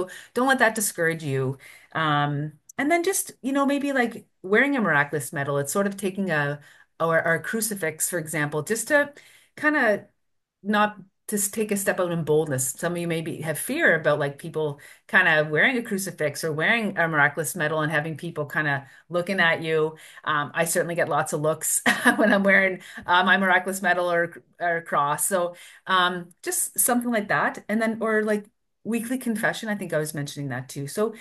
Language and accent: English; Canada; just as a Canadian, getting out of the minus 40 temperatures that we had last week